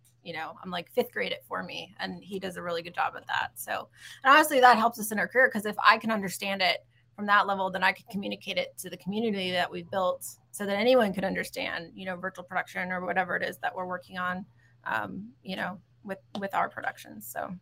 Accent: Midwest, United States; now in Los Angeles, United States; which is something I did in Chicago. I'm from the Midwest.

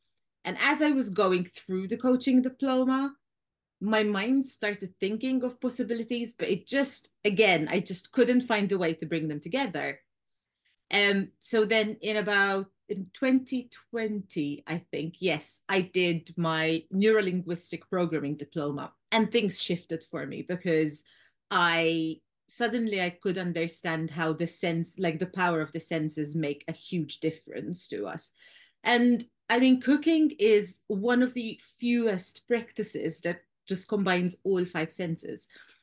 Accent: Malta; So I'm originally from Malta, tiny little island in the middle of the Mediterranean.

